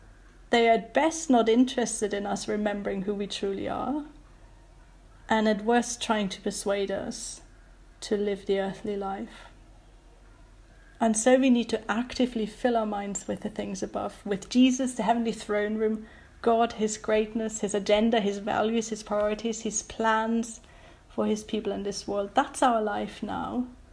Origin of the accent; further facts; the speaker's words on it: Germany; English is a second language; now in United Kingdom; I have to admit that I'm quite bad at being a British citizen. Not because I haven't got the passport and all. It's because my default thinking is still that I'm German, and so I behave like a German.